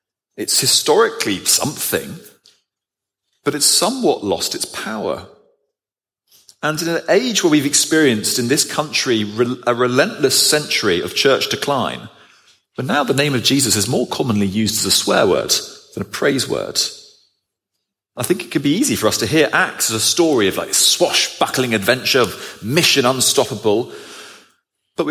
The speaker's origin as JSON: {"language": "English", "region": "England", "country": "United Kingdom", "said": "As an Englishman, I'm not quaking in my boots."}